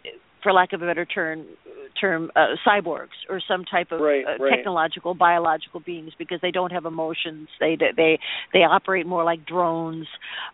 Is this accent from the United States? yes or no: yes; United States; I'm from the States. I have a tremendous mistrust of the government.